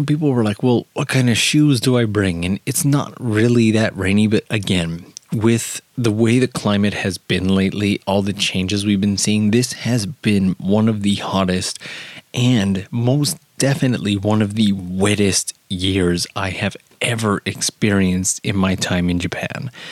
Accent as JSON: {"language": "English", "country": "Canada", "said": "Like for me as a Canadian, any one of those is t-shirt weather."}